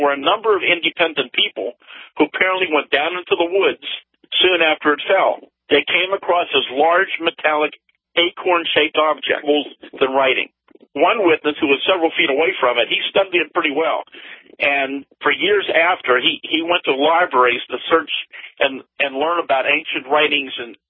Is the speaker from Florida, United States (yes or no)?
no; Greensburg, Pennsylvania, United States; this object continued out into Westmoreland County, came over my hometown, over the city of Greensburg.